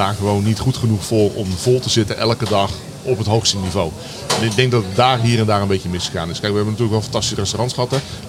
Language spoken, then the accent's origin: Dutch; Amerongen, Utrecht, Netherlands; Nee, ik ben een Utrechter, geboren getogen Amerongen.